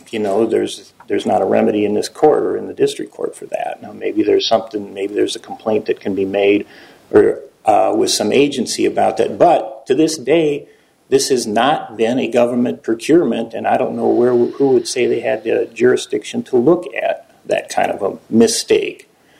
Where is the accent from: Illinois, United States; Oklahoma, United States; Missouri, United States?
Missouri, United States; St. Louis; Well, I'm from St. Louis. That's true. I am from St. Louis, and that's where we filed the lawsuit.